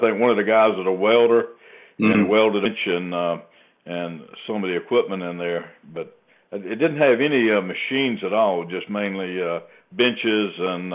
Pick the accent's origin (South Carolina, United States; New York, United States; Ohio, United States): South Carolina, United States; Rock Hill; now in Columbia, United States; Oh, Rock Hill, South Carolina.